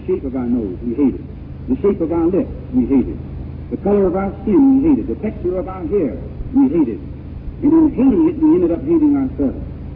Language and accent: English; Lansing, Michigan, United States; I grew up in Michigan, which is the North. And in the city where I lived, a place called Lansing, it was typical of most cities in this country in those days.